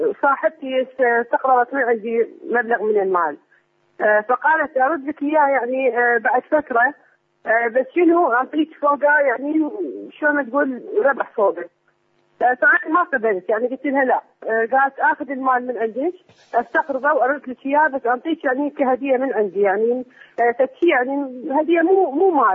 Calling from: Iraq; من العراق، عندي سؤال إذا أمكن.

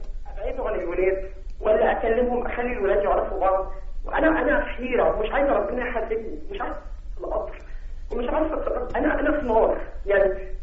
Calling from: Alexandria, Alexandria Governorate, Egypt; من اسكندرية.

